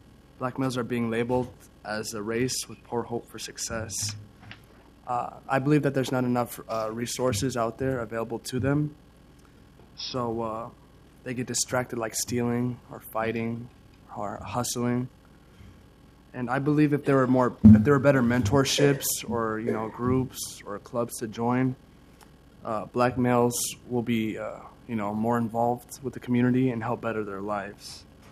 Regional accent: Ethiopia; I'm from Ethiopia, and I'm a REAP ambassador.

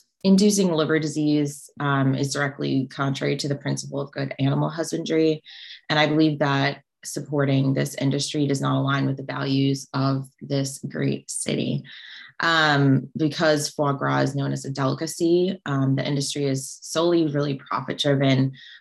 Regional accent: New York City, New York, United States; including my hometown of New York City

